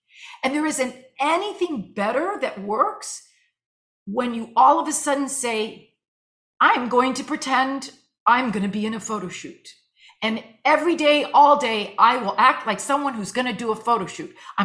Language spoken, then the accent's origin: English; Cuba; I'm Cuban and Catholic. I grew up very steeped in Catholicism, and my mother's Cuban.